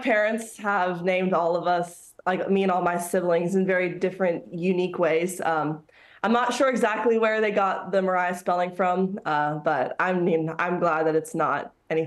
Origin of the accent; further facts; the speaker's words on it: Seattle, Washington, United States; born there; also born or lived in Oregon / San Diego, United States / Phoenix, United States; Yeah, so I was born in Seattle, Washington. Lived there for just a few months. My family is from Oregon, so we went there for a little bit. Then was in San Diego for a couple years. Then moved to Phoenix, Arizona